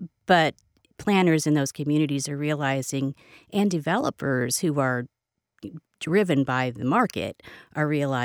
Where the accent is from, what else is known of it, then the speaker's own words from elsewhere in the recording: Ohio, United States; now in Columbus, United States; I'm from Northeast Ohio. So I'm one of those people that moved to Columbus and stayed.